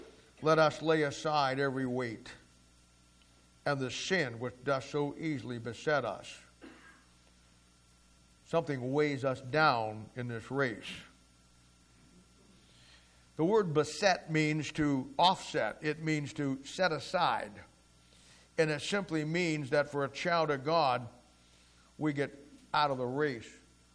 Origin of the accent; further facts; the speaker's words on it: Ohio, United States; Every year, we take our annual pilgrimage to Ohio. I'm from Ohio.